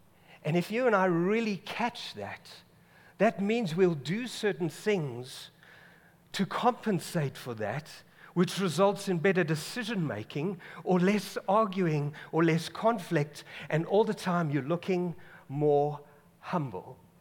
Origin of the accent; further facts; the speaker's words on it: England, United Kingdom; We as English people decided, you know, that's such a great Afrikaans word.